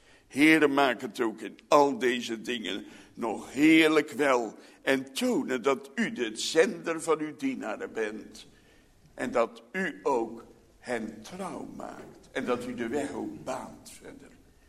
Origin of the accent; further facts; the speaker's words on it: Netherlands; Want wij zijn Nederlanders en we weten ons verbonden met ons volk.